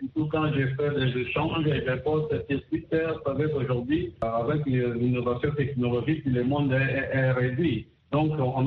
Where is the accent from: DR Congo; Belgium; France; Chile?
DR Congo; La plupart de nous, les Africains, et surtout chez nous au Congo, nous souhaitons.